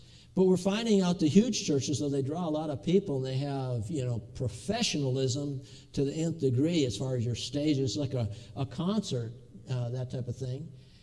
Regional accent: Duluth, Minnesota, United States; we grew up in Baptist churches. I in Lakeside, Duluth, Minnesota

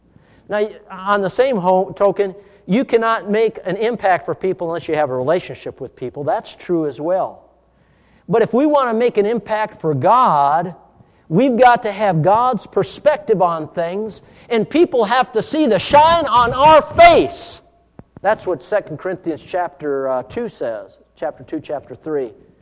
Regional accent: Duluth, Minnesota, United States; I'm from Duluth, Minnesota. Duluth, Minnesota is like San Francisco. Duluth, Minnesota is built on a hill.

